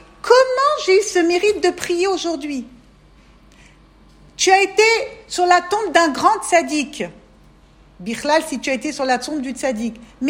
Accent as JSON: {"language": "French", "town": "Paris", "region": "Île-de-France", "country": "France", "said": "On vient toutes de Paris avec nos familles qui nous ont appris comme ils ont pu. On vient toutes de très loin."}